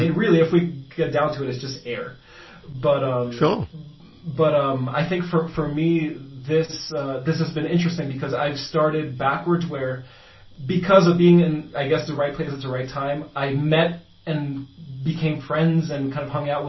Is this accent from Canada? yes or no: no; Guatemala; also born or lived in New York, United States / Panama; I lived in New York for 10 years. I was in Panama just recently for 4 years. I just moved back to my home country of Guatemala. I lived in Tanzania for a year as well